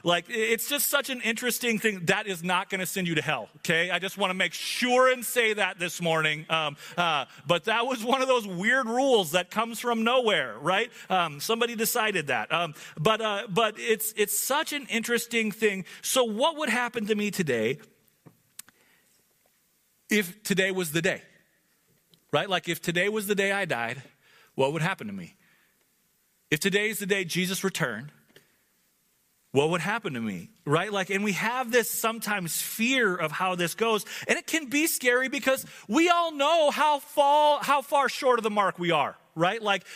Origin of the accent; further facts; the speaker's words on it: United States; Which, because we're American and our pastures are green